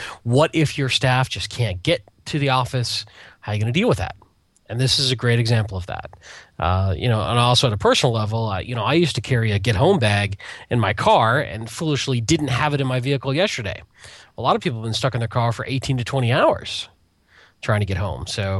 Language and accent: English; Detroit, Michigan, United States; I grew up in Detroit, and we looked at the South and went, what's wrong with you people?